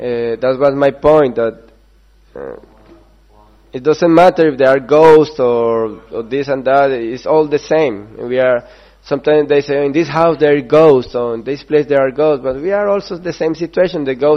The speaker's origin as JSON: {"language": "English", "country": "Colombia", "said": "For example, I'm from Colombia."}